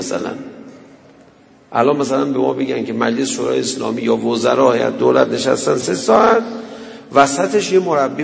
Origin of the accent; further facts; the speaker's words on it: Tehran, Tehran Province, Iran; من یادم بچگی تو همین تهران یکی از مسائلی که مثلا جز مسائل روزمره بود